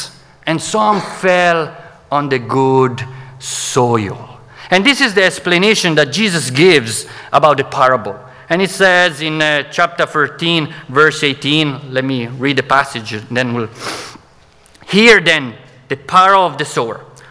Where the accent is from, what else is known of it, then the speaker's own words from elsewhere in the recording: Italy; English is a second language; I was a teenager. I was growing up in Italy, and I was playing basketball